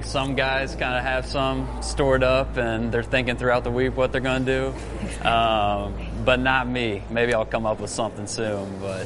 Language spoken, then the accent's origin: English; Dallas, Texas, United States; then you could throw Emmitt Smith in there since I grew up in Dallas